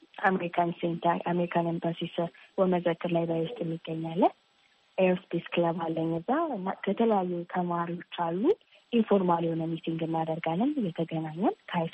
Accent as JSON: {"language": "Amharic", "region": "Addis Ababa", "country": "Ethiopia", "tie": "born or raised there", "said": "እኔ አዲስ አበባ ነው ተወልጄ ያደኩት።"}